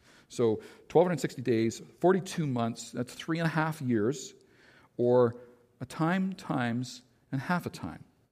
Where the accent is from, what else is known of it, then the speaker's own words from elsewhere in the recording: Canada; I'm Canadian and that moves me.